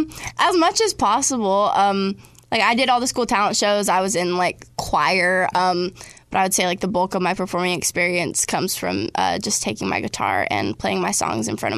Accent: Sequim, Washington, United States; Squim, Washington.

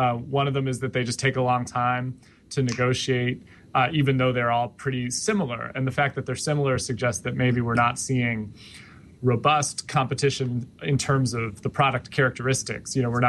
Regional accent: Chicago, Illinois, United States; But no, I'm a Midwesterner. I'm a native. Yes. I'm a native Chicagoan.

